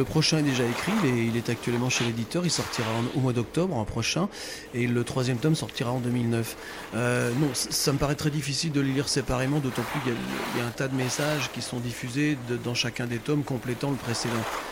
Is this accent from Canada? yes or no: no; Brittany, France; C'est chez moi, en Bretagne, mais ça ne m'empêchera pas plus tard d'aller ailleurs